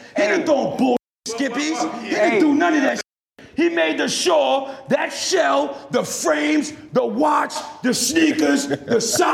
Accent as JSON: {"language": "English", "town": "New York City", "region": "New York", "country": "United States", "said": "I'm 47. I'm from New York City. I ain't pork since I was 12."}